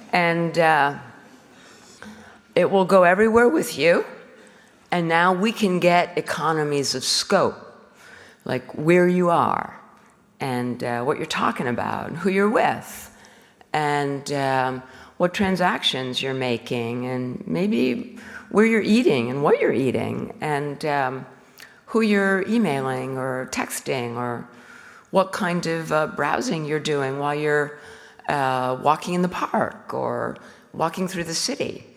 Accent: United States; I'm an American, what can I say?

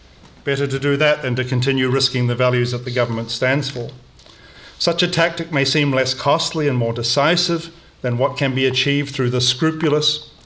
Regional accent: New Zealand; I'm a New Zealander, I'm from British stock.

